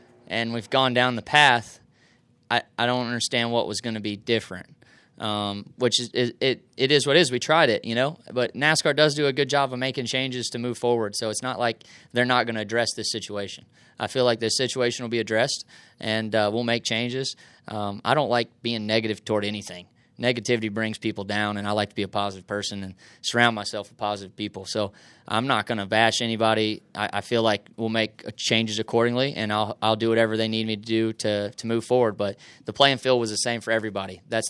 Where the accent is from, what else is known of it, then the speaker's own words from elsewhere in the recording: Carolina, United States; I'm a Carolina boy from Carolina. I'm not choosing Carolina. I'm from Carolina.